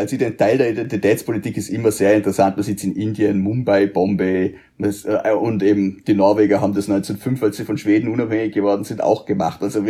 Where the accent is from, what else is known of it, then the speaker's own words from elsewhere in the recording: Vorarlberg, Austria; Ich bin Vorarlberger und ich bin Österreicher und ich bin Europäer.